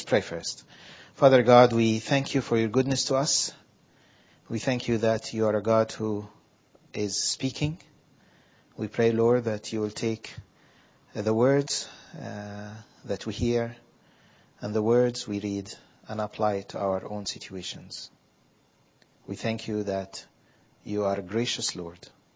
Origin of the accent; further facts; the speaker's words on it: Egypt; English is a second language; now in United Kingdom; Now, excuse my ignorance. I came from Egypt. I needed to be educated about some of the great characters in Britain.